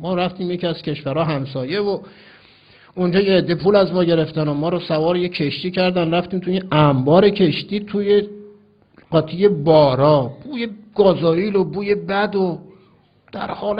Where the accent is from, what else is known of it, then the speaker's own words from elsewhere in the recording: Iran; تو ایرانی هستی، منم ایرانی هستم